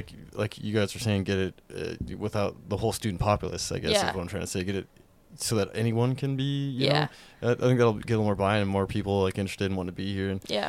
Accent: Whitehall, Montana, United States; probably even Whitehall, my hometown, and folks might not even know about it.

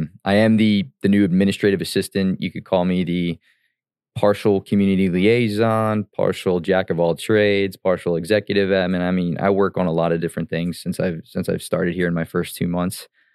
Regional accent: Reading, Pennsylvania, United States; But no, I was born in Pennsauken, New Jersey, lived there till about 97. And then parents, moved the family over here to Reading and been here ever since.

